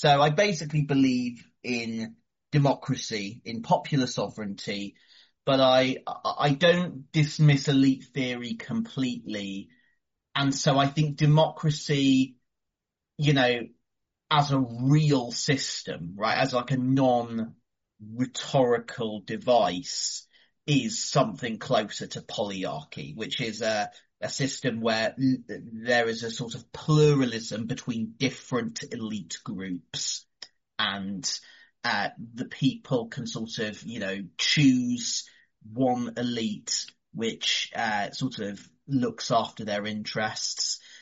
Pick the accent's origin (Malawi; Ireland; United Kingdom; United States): United Kingdom; but I'm British and I, you know, I don't think Britain could.